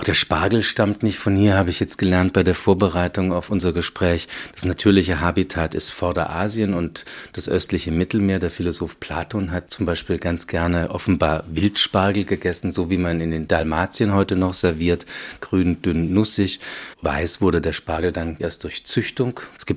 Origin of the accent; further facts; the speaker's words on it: Baden-Württemberg, Germany; da wo ich aufgewachsen bin und übrigens auch der Ministerpräsident des Landes Baden-Württemberg